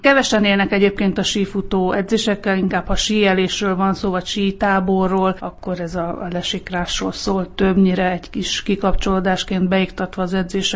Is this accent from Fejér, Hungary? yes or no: no; Vác, Pest, Hungary; hiszen Vácról jövök, ahol gyerekkorom óta